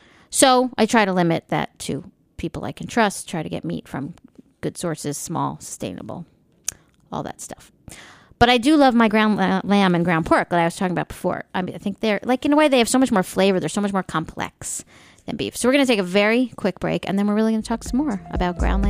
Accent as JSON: {"language": "English", "region": "New York", "country": "United States", "tie": "born or raised there", "said": "But growing up in New York, we always called it chop meat."}